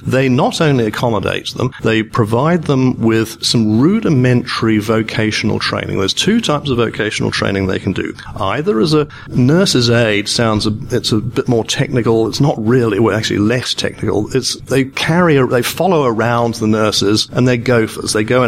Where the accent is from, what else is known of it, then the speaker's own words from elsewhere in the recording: Kenya; born there; I was born in Kenya. I was born in Kenya when it was a British colony, which is where this accent comes from.